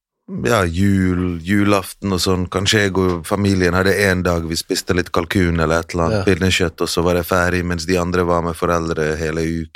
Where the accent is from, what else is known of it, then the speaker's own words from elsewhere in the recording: Mostar, Federation of Bosnia and Herzegovina, Bosnia & Herzegovina; Norwegian is a second language; now in Norway; jeg ikke bare en bosnier-jugoslav, men jeg fra Sør-Herzegovina, jeg fra Mostar.